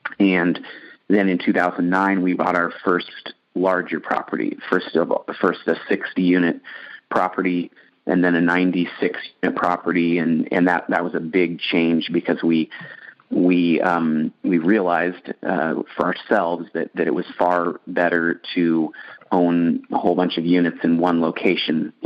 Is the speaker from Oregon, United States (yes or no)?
yes; Eugene, Oregon, United States; We grew up in Eugene, Oregon, on the campus, basically, of the University of Oregon there.